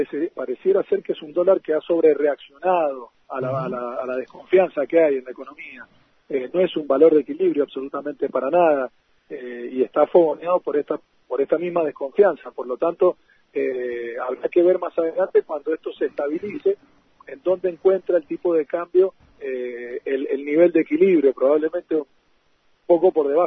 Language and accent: Spanish; Argentina